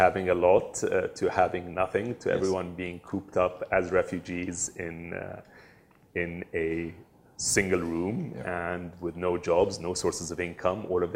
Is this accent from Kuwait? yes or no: yes; Kuwait; I was very lucky to be inspired throughout my childhood. So I grew up in Kuwait. Kuwait was a very comfortable, safe, easy place to grow up.